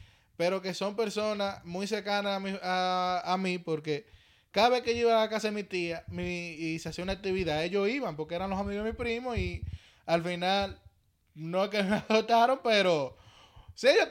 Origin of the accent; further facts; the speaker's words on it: Santiago de los Caballeros, Santiago, Dominican Republic; Yo me siento bien que relajante que yo soy cibaeño.